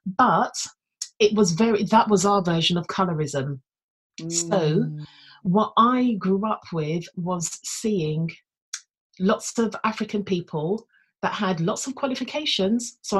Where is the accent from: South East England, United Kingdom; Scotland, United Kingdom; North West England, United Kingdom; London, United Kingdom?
London, United Kingdom; Ealing; So growing up in Ealing Borough, there were lots of people of various different Asian backgrounds